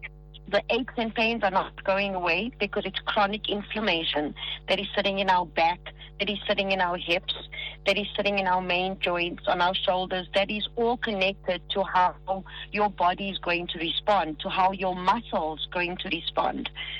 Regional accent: South Africa; sometimes I feel like we are South African obsessed with savories and prepping months before.

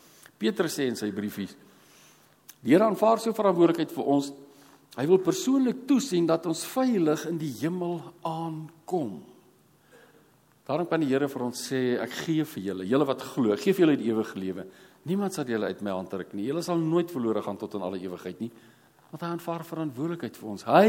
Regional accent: Struisbaai, Western Cape, South Africa; Ek kom van Struisbaai af

